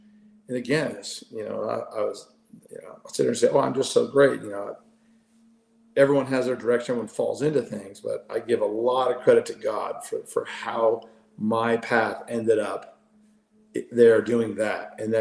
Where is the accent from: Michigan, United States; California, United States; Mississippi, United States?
California, United States; Dana Point; so all kind of close to where I grew up in Dana Point.